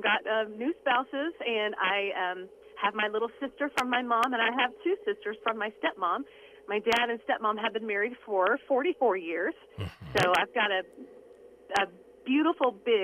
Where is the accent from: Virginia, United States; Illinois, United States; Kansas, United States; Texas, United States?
Texas, United States; Fort Worth; I am originally from Fort Worth, Texas.